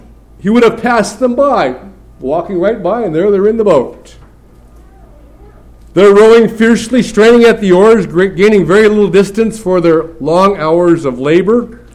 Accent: Northwest, United States; growing up in the Northwest, and there were a lot of examples given from the pulpit of fishing

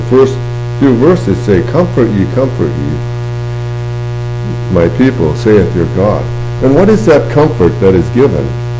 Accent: Castle Rock, Washington, United States; As my brother Paul mentioned, I am from Castle Rock, Washington.

